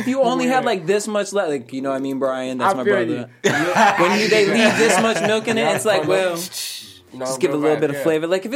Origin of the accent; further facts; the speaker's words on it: East Coast, United States; I'm from the East Coast, and you're from Detroit.